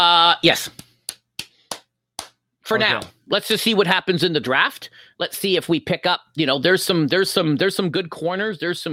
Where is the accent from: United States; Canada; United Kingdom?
Canada; I'm Canadian, so what do I know?